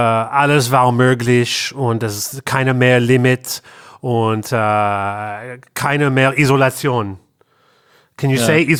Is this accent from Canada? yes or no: yes; Canada; German is a second language; wir kommen aus Kanada